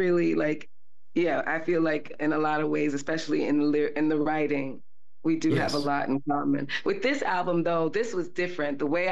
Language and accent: English; Miami, Florida, United States; We're both from Miami. Well, he's raised in Miami. We're both raised in Miami, and we connect with that.